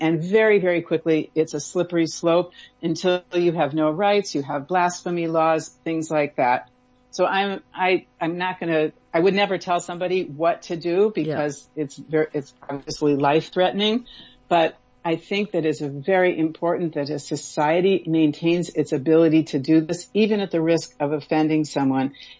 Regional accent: United States; Look, I'm originally American

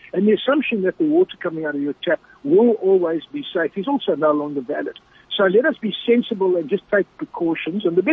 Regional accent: South Africa; But I think we as South African citizens deserve something better than we have at the moment.

